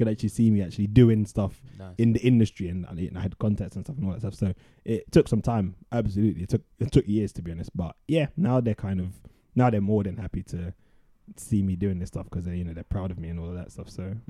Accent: Croydon, London, United Kingdom; So I was born in Croydon. That's where I've kind of lived all my life.

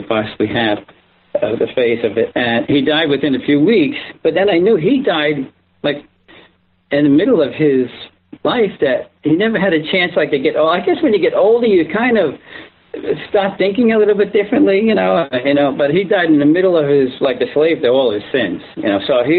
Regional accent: Brooklyn, New York, United States; born there; Well, yeah, you know, I was born in Brooklyn. I went to a parochial school.

